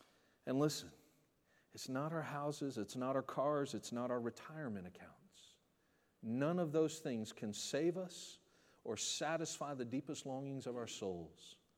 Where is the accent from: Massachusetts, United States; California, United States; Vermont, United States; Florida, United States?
Florida, United States; Orlando; You know, I grew up here. I was born and raised in Orlando. Obviously, this is the theme park capital of the world.